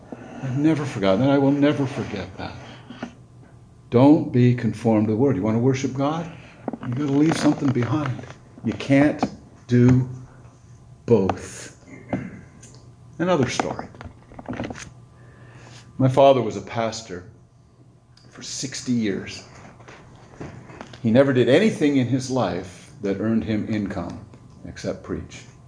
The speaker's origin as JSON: {"language": "English", "region": "Newfoundland and Labrador", "country": "Canada", "tie": "born or raised there", "moved": "as an adult", "said": "I grew up in Newfoundland, far east in this country as you can get."}